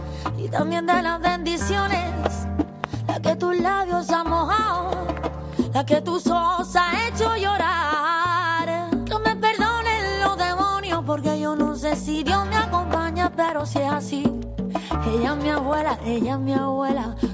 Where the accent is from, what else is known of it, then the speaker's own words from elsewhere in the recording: Catalonia, Spain; Jo sempre he dit que nosaltres hem menjat andalús i hem parlat andalús, o sigui, això ha passat, però clar, soc catalana